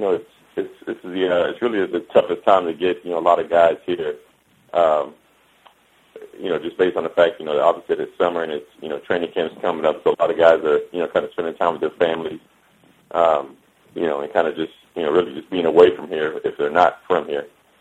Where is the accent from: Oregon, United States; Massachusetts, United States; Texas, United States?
Texas, United States; San Antonio; I grew up in San Antonio, Texas, and you know, obviously the closest teams then were the Cowboys and the Oilers